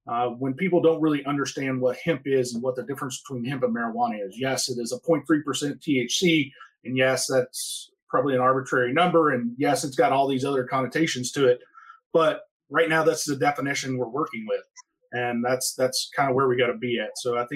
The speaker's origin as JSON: {"language": "English", "region": "Kentucky", "country": "United States", "said": "Since I'm originally from Kentucky, it kind of made sense to take an opportunity to spend some time in this crop"}